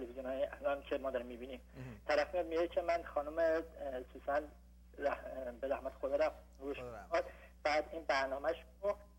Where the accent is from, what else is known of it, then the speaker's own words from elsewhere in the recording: Iran; now in Germany; من خودم الان دو سال اومدم ایران، از ایران اومدم خارج اروپا آلمان